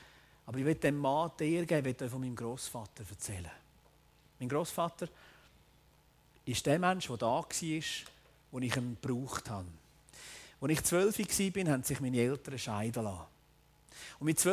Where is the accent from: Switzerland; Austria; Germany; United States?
Switzerland; Schlieren, Zurich; wir sind in Schlieren bei Zürich aufgewachsen. Und ich habe dort gelebt.